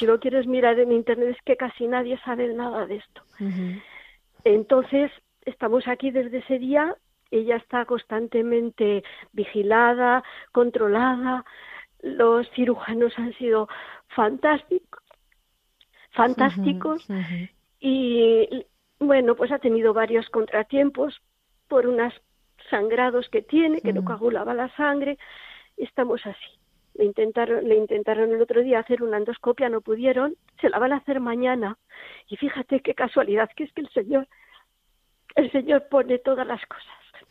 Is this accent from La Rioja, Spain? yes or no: yes; Logroño, La Rioja, Spain; La ingresamos en Logroño, porque nosotras somos de Logroño.